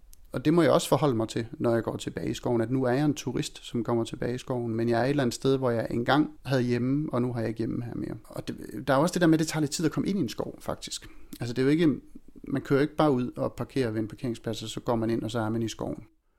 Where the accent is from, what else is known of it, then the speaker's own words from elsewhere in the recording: Silkeborg, Central Denmark Region, Denmark; Jeg er vokset op i Silkeborg, og når man vokser op der, så har man skov til alle sider.